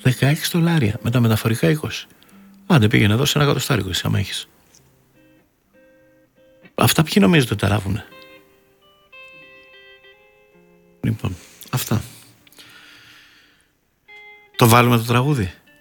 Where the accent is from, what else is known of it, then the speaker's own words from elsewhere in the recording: Greece; Ντρέπομαι που είμαι Ελληνίδα, λυπάμαι πολύ.